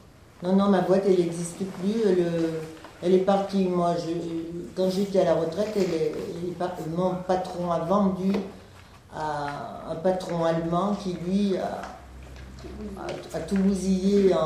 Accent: Lyon, Auvergne-Rhône-Alpes, France; Oui, je suis Lyonnaise, oui.

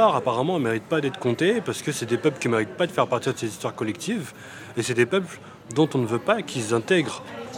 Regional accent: Garges-lès-Gonesse, Île-de-France, France; born there; j'ai 28 ans, j'habite à Garges, je suis né à Garges. Je suis né le 17 juin 1979. Je suis resté une semaine à la maternité de Gonesse

